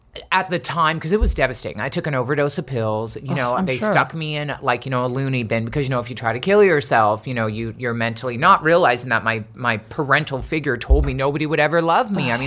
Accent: Des Moines, Iowa, United States; I was originally born and raised in Des Moines, Iowa.

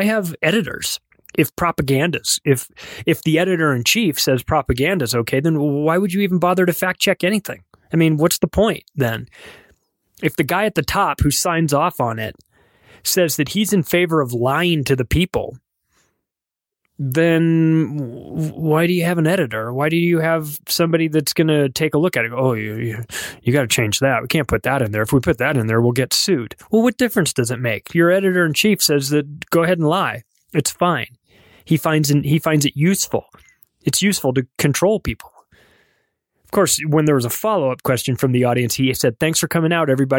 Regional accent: United States; And, you know, propaganda is, as an American, you think of propaganda in the image that comes in your mind is Russia

